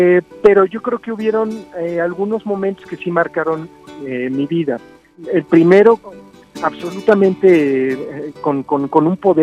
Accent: Aguascalientes, Mexico; also born or lived in Mexico City; Yo, aunque nací en la Ciudad de México, yo crecí en la ciudad de Aguascalientes.

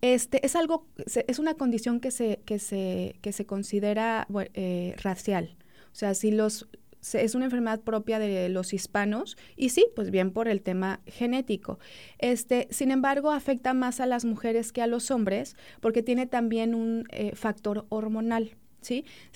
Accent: Mexico; Porque somos, bueno, mexicanos

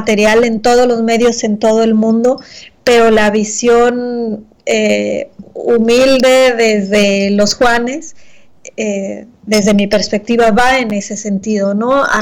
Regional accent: Mexico; una mexicana que representa una gran parte de lo que somos los mexicanos, ¿no?

